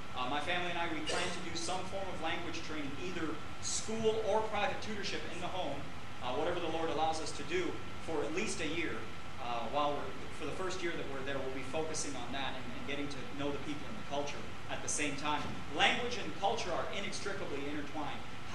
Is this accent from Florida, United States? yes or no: yes; Miami, Florida, United States; I grew up in Miami, Florida, amongst the Latin Americans there.